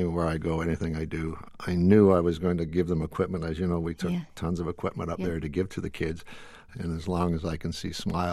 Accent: Canada; growing up in Canada

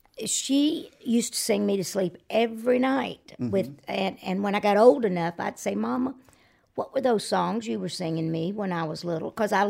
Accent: Georgia, United States; I'm from Georgia.

